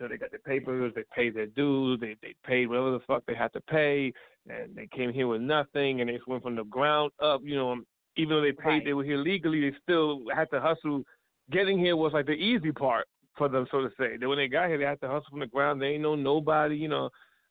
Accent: New York City, New York, United States; born there; Me, my mother's Dominican and my father's from Spain. And I was born in the Bronx.

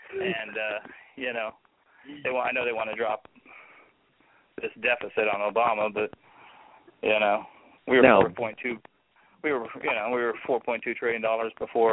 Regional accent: South Carolina, United States; I'm from South Carolina, if you don't know. But and he's my senator.

